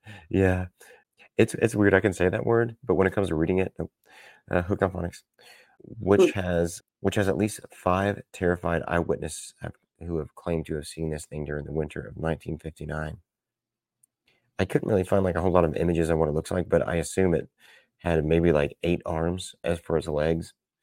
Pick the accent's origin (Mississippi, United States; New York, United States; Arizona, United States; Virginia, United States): New York, United States; this took place in my home state of New York.